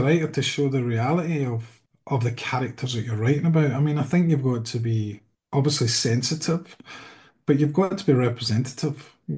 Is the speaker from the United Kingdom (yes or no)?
yes; Coatbridge, Scotland, United Kingdom; Trickletown is a book set in my hometown of Coatbridge, which is just outside Glasgow, for those who don't know.